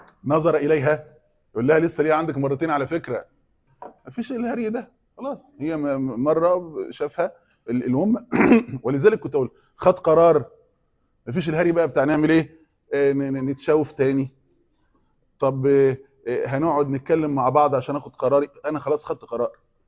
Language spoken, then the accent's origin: Arabic; Egypt; كواحد مصري